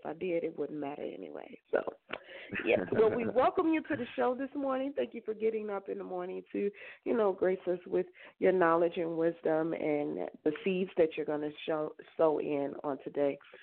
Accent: Chicago, Illinois, United States; And I'm not even from D.C. I'm straight from the Chi.

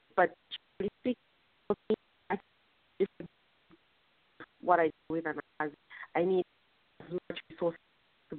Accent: Zambia; I was like, hey, you're going to Zambia? I'm from Zambia.

